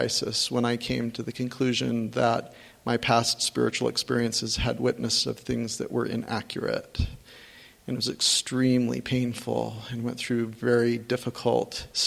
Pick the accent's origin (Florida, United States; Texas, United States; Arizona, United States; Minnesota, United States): Arizona, United States; Mesa; Growing up in the Mesa, Arizona area, my family was super Orthodox.